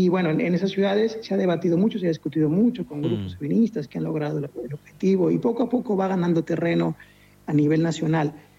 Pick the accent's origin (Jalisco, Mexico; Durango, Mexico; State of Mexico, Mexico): Durango, Mexico; also born or lived in Mexico City; En Durango, sí, yo nací. Soy originario de Durango. Viví 11 años en Ciudad de México.